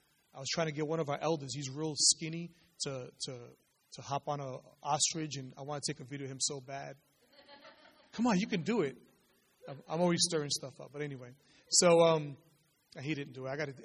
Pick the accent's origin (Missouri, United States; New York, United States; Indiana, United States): New York, United States; New York City; I mean, I'm from New York City